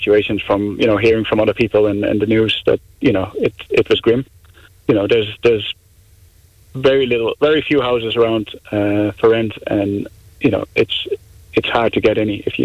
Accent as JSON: {"language": "English", "country": "Netherlands", "moved": "yes", "said": "when we were looking for a house to live here when we came from Holland, you know, we kind of fell in love with it."}